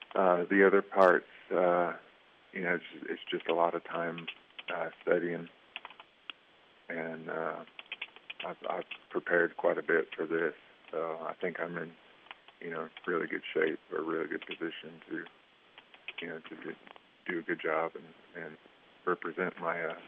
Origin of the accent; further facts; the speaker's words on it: Las Cruces, New Mexico, United States; Originally from New Mexico, if you can believe it.